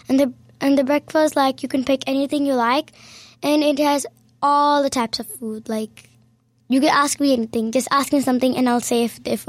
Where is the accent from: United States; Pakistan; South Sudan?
Pakistan; And right after that, I went to Pakistan, my home country.